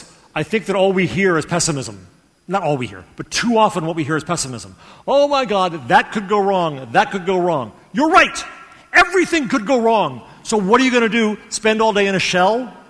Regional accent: United States; And I'm American of this attitude.

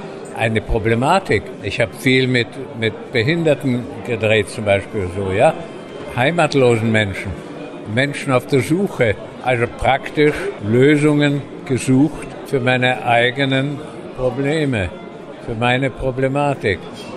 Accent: Vienna, Austria; born there; Paris war für mich, der als geborener Wiener ein Kleinstädter ist, ein erschreckender Moloch von Stadt.

